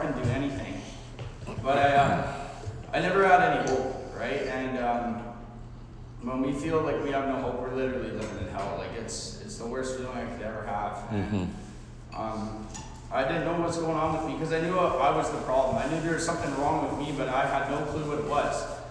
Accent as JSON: {"language": "English", "town": "Calgary", "region": "Alberta", "country": "Canada", "also_born_or_lived": "Okotoks", "said": "I came from Calgary. And then I moved to Okotoks, this little small town, and then high school, which is this close-knit town"}